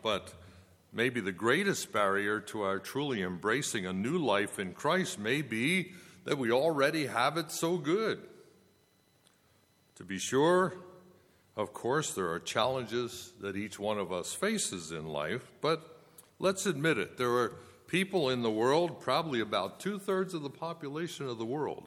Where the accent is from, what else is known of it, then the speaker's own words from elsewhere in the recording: Pottstown, Pennsylvania, United States; When I grew up in Pottstown, Pennsylvania, the whole church was my relatives.